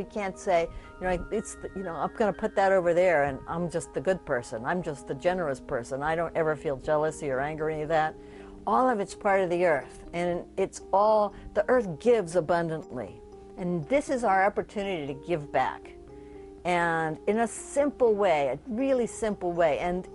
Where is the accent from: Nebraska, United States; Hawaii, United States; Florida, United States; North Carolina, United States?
Nebraska, United States; Omaha; when I was a kid, I grew up in Omaha, Nebraska. And there weren't any wild places.